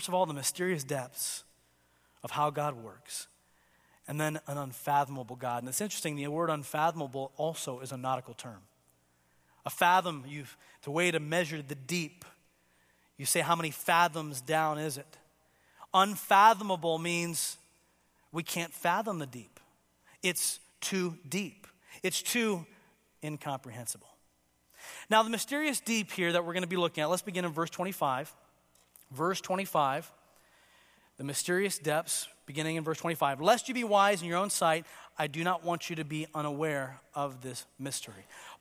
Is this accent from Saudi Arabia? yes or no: no; Tanzania; I grew up in Tanzania, East Africa